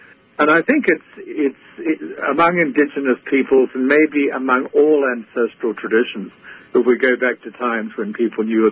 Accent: Australia; now in North America; I grew up in Australia. We have koalas.

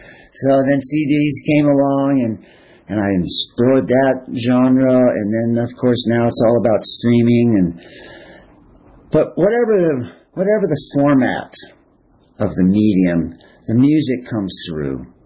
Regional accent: California, United States; I was raised in California. But I would go, and he would play the accordion

